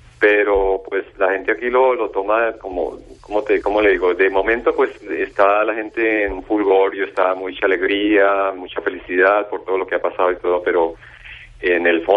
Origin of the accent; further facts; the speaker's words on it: Colombia; moved away; Yo soy colombiano y en el año en que yo vine en el 91 y era un país donde colocaban bombas los narcotraficantes en cada esquina